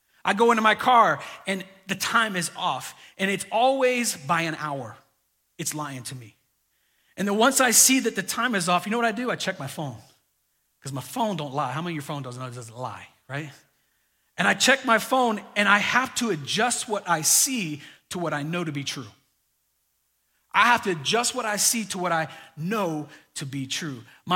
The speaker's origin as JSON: {"language": "English", "region": "Florida", "country": "United States", "tie": "born or raised there", "said": "I grew up in Florida, loved it, man. And as teenagers, we did crazy things."}